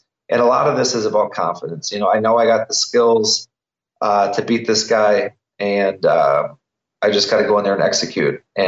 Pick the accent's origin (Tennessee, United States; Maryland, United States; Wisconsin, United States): Wisconsin, United States; Milwaukee; I'm a huge Wisconsin person. You know, born and raised in Milwaukee, and I really have a lot of pride about my city and my state.